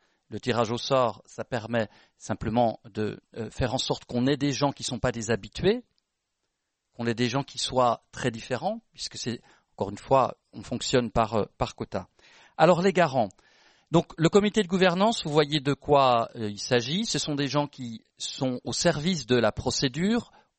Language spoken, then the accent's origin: French; Switzerland; now in France; c'est pas parce que je vis en France et que je suis suisse